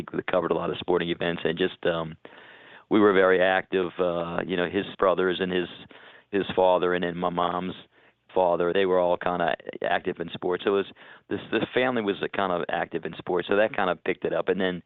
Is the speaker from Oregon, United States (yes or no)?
no; New Orleans, Louisiana, United States; And we were raised here in the New Orleans area.